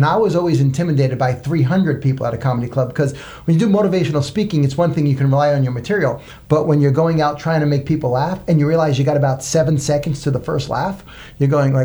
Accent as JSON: {"language": "English", "town": "Bronx", "region": "New York", "country": "United States", "tie": "born or raised there", "said": "For example, I talk about growing up in the South."}